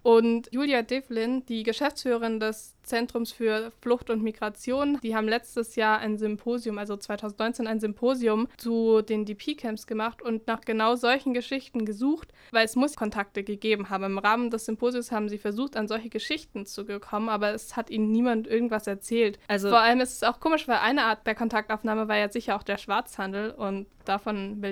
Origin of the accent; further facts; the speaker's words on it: Landsberg, Bavaria, Germany; ich komme ja aus Landsberg, ich bin in Landsberg zur Schule gegangen